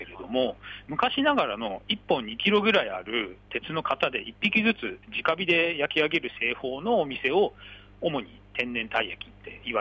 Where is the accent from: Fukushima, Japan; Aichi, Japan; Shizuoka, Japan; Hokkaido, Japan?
Hokkaido, Japan; Otaru; 自分が北海道の小樽出身なんですけども